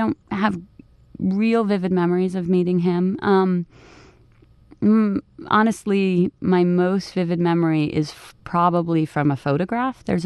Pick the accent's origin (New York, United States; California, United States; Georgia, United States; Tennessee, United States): New York, United States; New York City; So, growing up in the Chelsea was, it's funny because everybody thinks of it as this wild and probably inappropriate place to raise a child